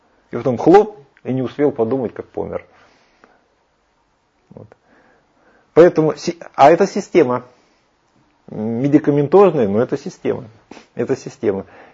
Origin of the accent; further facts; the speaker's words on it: Kaliningrad, Kaliningrad Oblast, Russia; born there; а я же родился в Калининграде, думаю, меня туда не таскали случайно на эту пирамиду.